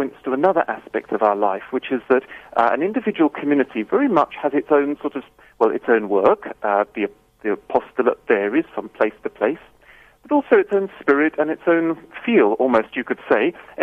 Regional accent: United Kingdom; now in South Africa; I'm British myself, and you could say a slight exception to the rule. I previously was an oratorian in England and been here for almost 7 years now.

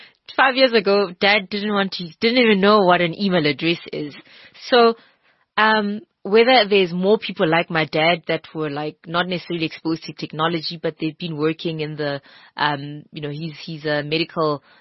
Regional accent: South Africa; world, I'm here, I'm a South African, and I can give you those skills.

